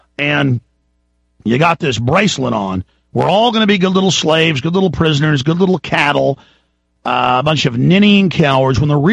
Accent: Dallas, Texas, United States; A lot of times I got in fights that people were just as crazy as I was growing up in Dallas.

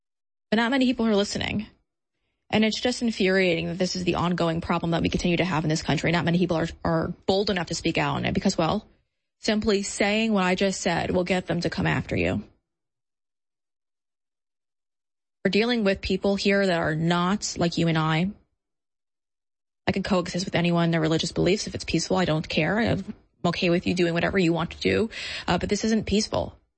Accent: New York City, New York, United States; because as a Muslim preacher in New York City, and as a New Yorker, I don't think I've ever seen anything like this

